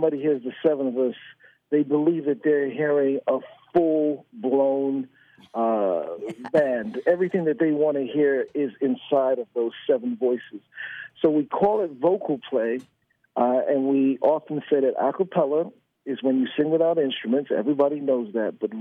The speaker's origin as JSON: {"language": "English", "region": "New York", "country": "United States", "said": "We used to be in New York. We're all originally from New York. But now none of us are still left in New York."}